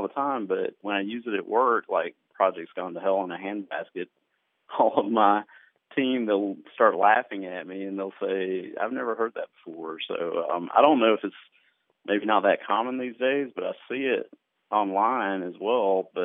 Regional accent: Huntsville, Alabama, United States; I'm from Huntsville, Alabama.

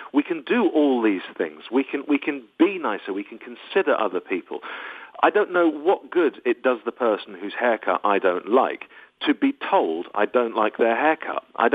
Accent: United Kingdom; I am very British.

